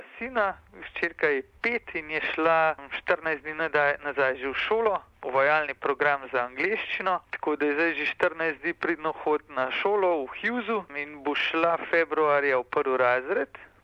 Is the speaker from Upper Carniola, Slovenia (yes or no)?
yes; Bled, Upper Carniola, Slovenia; Jaz sem doma z Bleda.